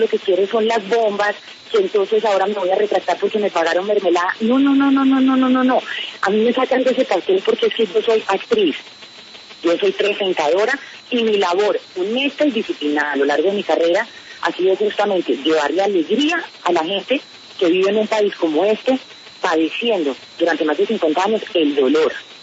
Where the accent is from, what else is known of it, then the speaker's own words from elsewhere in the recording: Colombia; como cualquier colombiana herida ante una realidad